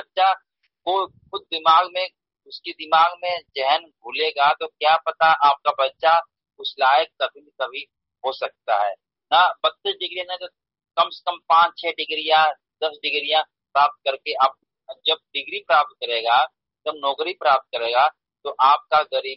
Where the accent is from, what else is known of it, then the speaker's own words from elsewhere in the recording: Hardaspur Khurd, Uttar Pradesh, India; मैं हरदासपुर खुर्द का रहने वाला हूँ, गाजीपुर जिला का।